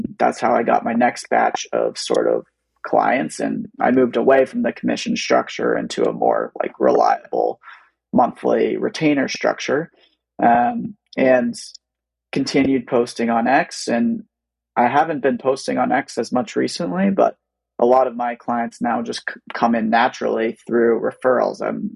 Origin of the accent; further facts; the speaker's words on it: Franklin, United States; So instead of just posting in Franklin, my hometown, I was posting in any town I was willing to travel to.